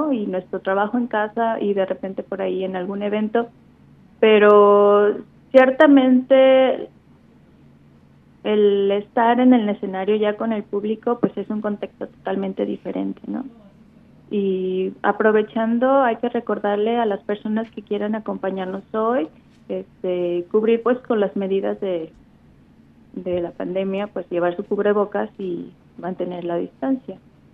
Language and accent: Spanish; Guadalajara, Jalisco, Mexico; moved away; Yo soy originaria de Guadalajara y cuando me vine a vivir aquí